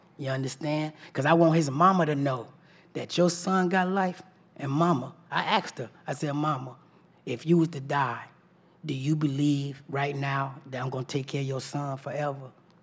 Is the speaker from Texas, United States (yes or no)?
no; Chicago, Illinois, United States; He was a major drug dealer out of Detroit. I'm from Chicago.